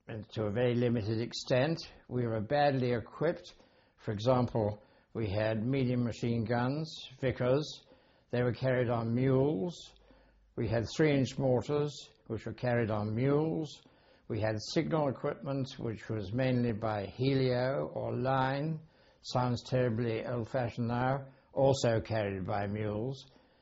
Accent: Bristol, South West England, United Kingdom; born there; I was born in Bristol, Gloucestershire, on the 12th of August 1919.

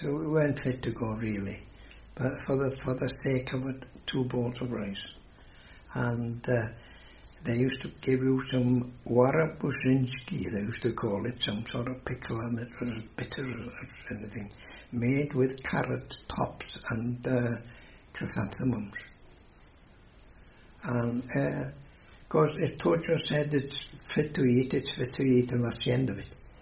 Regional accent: Wales, United Kingdom; because you see, being Welsh, and there was another Welshman from Festiniog

